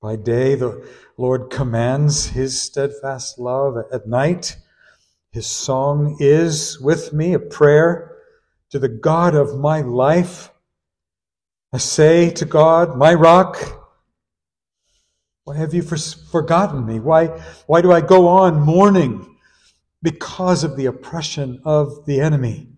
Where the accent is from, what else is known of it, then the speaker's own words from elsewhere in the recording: California, United States; I'm from the San Joaquin Valley, and Israel looks like the San Joaquin Valley, and it's so dry all the time.